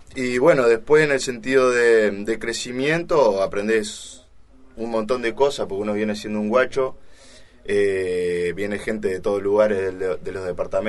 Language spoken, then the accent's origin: Spanish; Casupá, Florida, Uruguay; yo soy de Casupá